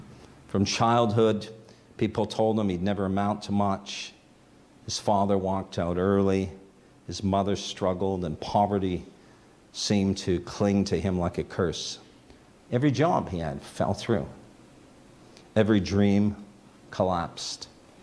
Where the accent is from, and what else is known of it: Toronto, Ontario, Canada